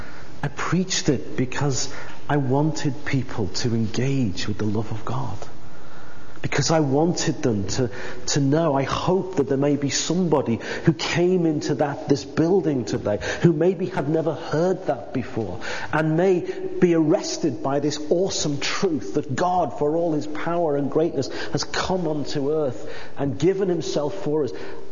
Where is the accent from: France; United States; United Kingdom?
United Kingdom; Liverpool, North West England; I came from a good sound evangelical church that I grew up in Liverpool